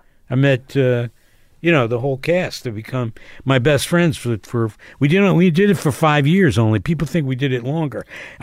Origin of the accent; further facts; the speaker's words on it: Asbury Park, New Jersey, United States; He's from Manasquan. I'm from Asbury.